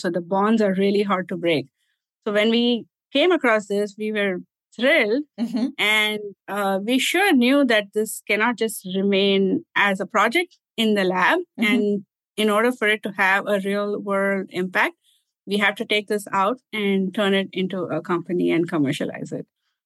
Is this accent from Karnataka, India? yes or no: yes; Bangalore, Karnataka, India; moved away as an adult; also born or lived in Ann Arbor; now in Boston, United States; So I'm basically originally from Bangalore in India. I did all my initial schooling all the way till my master's in India. And then I moved to the United States for my PhD in molecular biology.